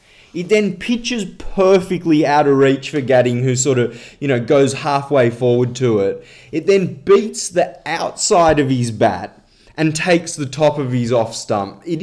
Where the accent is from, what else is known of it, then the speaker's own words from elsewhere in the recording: Australia; And as an Australian...